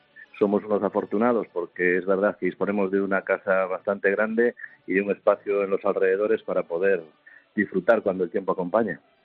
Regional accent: Greece; Spanish is a second language; now in Salamanca, Spain; Es que yo, como soy griego afincado en Salamanca, pues es otra pronunciación.

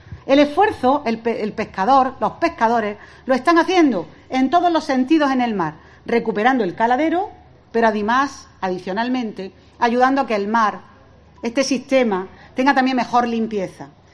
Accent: Adra, Andalusia, Spain; yo soy de Adra y, por tanto, vivo al lado del puerto

